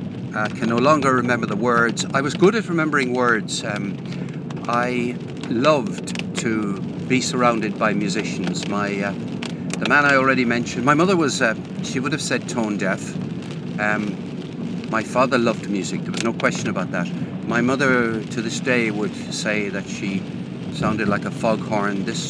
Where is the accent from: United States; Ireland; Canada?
Ireland; Limerick, Munster; I grew up in Limerick